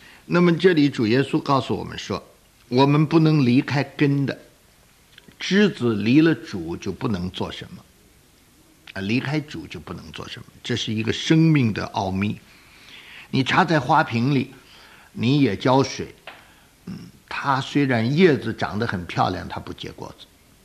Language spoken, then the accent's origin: Chinese; China; 我们中国人叫荤的，荤的。